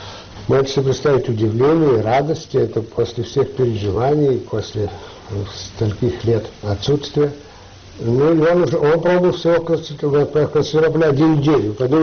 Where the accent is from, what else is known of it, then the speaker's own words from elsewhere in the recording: Kyiv, Ukraine; born there; Я родился в Киеве. Все дети родились в Киеве.